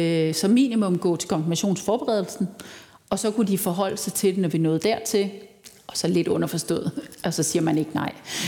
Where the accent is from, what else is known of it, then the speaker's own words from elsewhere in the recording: Central Denmark Region, Denmark; Jeg er født og opvokset i en lille bitte vestjyllandsk landsby. Helt ude i det, jeg tror, hedder Bibelbæltet stadig. Og det var det. Det var et indremissionsk miljø.